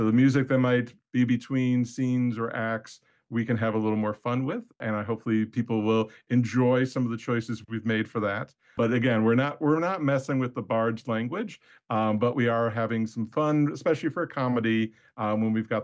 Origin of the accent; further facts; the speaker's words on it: Cleveland, Ohio, United States; I grew up in Cleveland, Ohio.